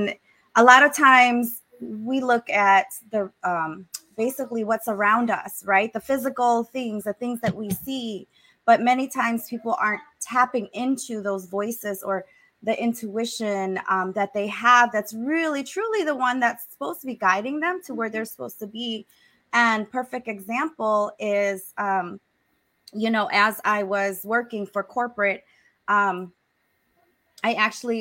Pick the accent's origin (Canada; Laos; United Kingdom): Laos; also born or lived in Thailand; now in United States; I was born homeless outside the refugee camps of Thailand. Okay. I'm from Laos, a small country in Southeast Asia.